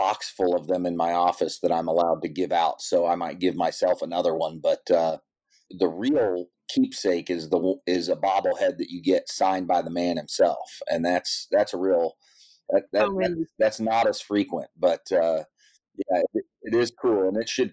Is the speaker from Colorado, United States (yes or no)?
no; Mason, Ohio, United States; I grew up in Cincinnati, Ohio, just about a small town, just about 25 miles north of downtown Cincinnati, a little town called Mason.